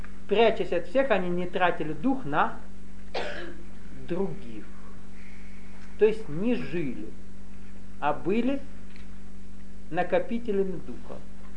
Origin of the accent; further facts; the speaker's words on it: Nalchik, Kabardino-Balkaria, Russia; Извините, люди Кавказа, я вырос в Нальчике.